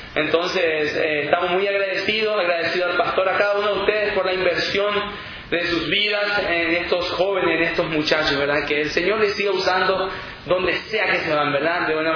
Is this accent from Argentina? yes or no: no; Paraguay; soy de Paraguay